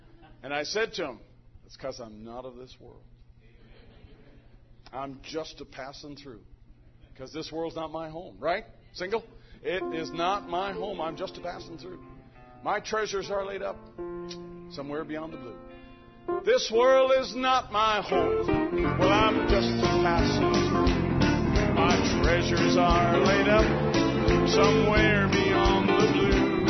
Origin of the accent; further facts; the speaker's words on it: Newfoundland and Labrador, Canada; I said, I'm a Newfie.